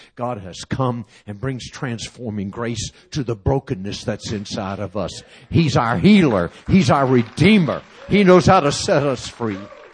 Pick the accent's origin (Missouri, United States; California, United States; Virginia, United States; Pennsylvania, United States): Virginia, United States; Norfolk; I grew up in Norfolk, Virginia. My dad and mom pastored a Pentecostal church in Norfolk.